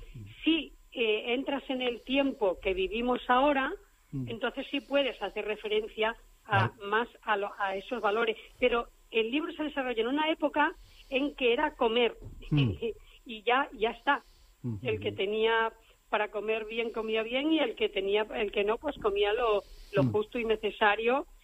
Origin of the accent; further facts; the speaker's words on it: Extremadura, Spain; Y yo nací en Extremadura, mi primera infancia fue allí